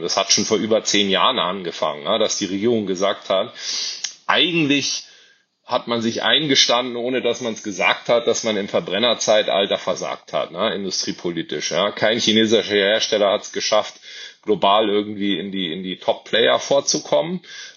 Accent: Munich, Bavaria, Germany; Ich komme aus München.

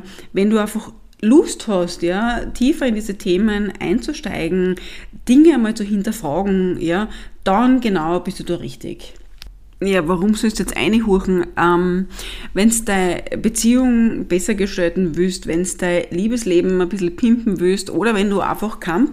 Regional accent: Styria, Austria; now in Vienna, Austria; ich bin gebürtige Steirerin, und mein Podcast wird genauso in diesem Dialekt, den ich halt immer noch habe, auch wenn ich schon seit über 20 Jahren in Wien bin, aufgenommen

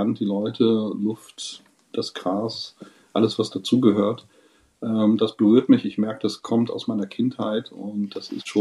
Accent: South Africa; accent: South African; first language English; German is a second language; Deutsch ist eine Fremdsprache für mich gewesen. Ich musste das mit 6 Jahren wirklich lernen. Meine Muttersprache ist Englisch und ich habe wenn ich müde bin oder mich da nicht bemühe, dann habe ich einen südafrikanischen Akzent. Ich habe sonst einen englischen Akzent.

